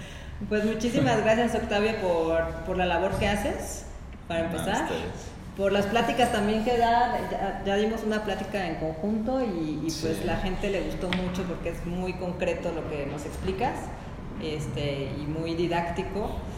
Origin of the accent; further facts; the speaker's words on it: Uruapan, Michoacán, Mexico; porque yo soy de Uruapan